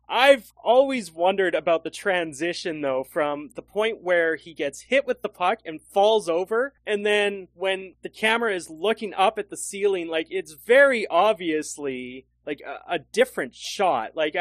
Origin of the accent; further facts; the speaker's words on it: Canada; we're Canadian, so we had much music.